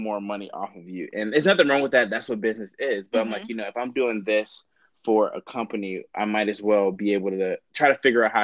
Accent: Atlanta, Georgia, United States; So I went to Georgia Tech. I'm originally from Atlanta.

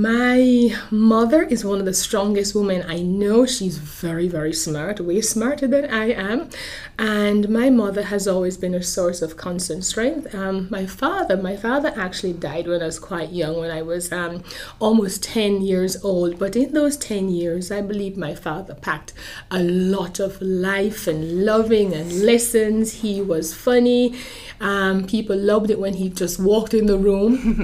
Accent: Jamaica; So that's what I remember growing up in Jamaica.

